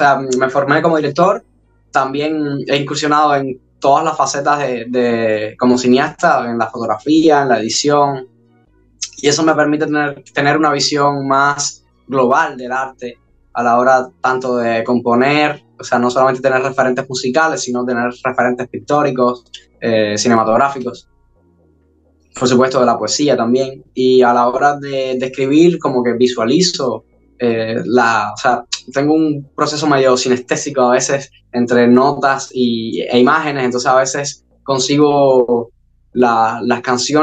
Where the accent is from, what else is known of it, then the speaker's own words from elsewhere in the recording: Cuba; Por supuesto, cubano, soy cubano.